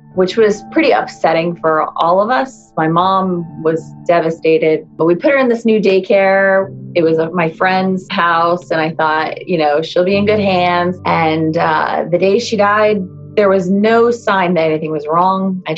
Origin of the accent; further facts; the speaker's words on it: Clarksburg, Maryland, United States; We're from Clarksburg, Maryland.